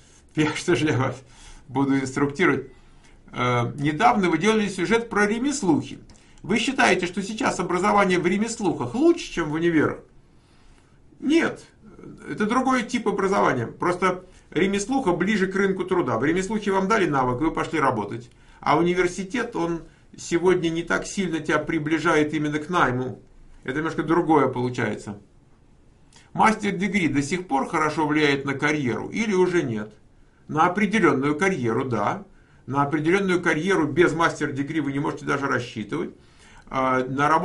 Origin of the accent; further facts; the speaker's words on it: Moscow, Russia; сейчас мне никто не скажет, что я из Москвы. У меня какие-то одесские нотки появились.